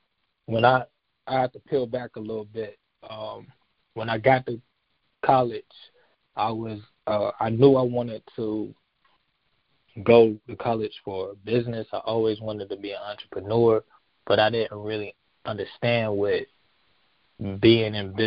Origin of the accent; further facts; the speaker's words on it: Winston-Salem, North Carolina, United States; I'm from Winston-Salem, North Carolina, born and raised.